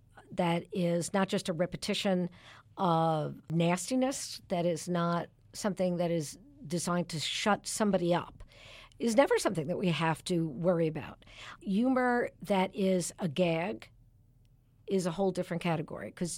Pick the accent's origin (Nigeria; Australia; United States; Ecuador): United States; Brooklyn, New York; Well, I grew up in Brooklyn, New York, and on Ocean Avenue. So if you're not funny growing up in Brooklyn, they'll kill you.